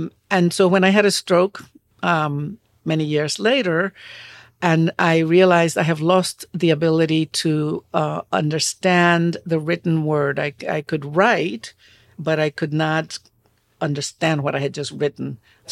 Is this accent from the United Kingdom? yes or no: no; Puerto Rico; now in United States; because I live in the United States that it is like it's a different person. Yeah. So that sense that I'm coming from Puerto Rico, just being on that plane, I became someone different.